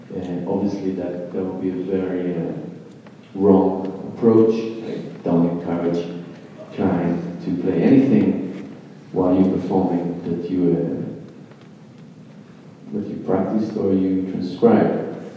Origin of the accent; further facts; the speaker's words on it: Tel Aviv, Tel Aviv District, Israel; since I grew up in Tel Aviv